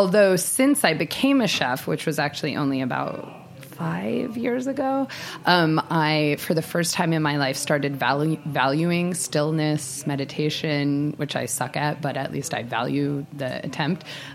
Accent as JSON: {"language": "English", "town": "Jerusalem", "region": "Jerusalem District", "country": "Israel", "tie": "born or raised there", "said": "I was born in Jerusalem and raised vegetarian"}